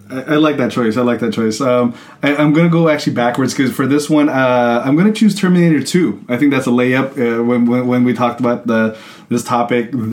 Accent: Philippines; now in United States; I was living in the Philippines

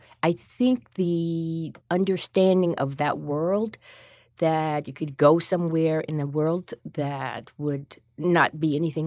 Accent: Washington, District of Columbia, United States; I grew up in Washington, D.C.

